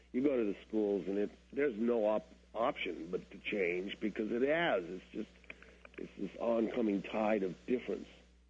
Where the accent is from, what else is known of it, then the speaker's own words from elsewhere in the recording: Los Angeles, California, United States; it is what I grew up in Los Angeles in particular, being one of the most racist places on earth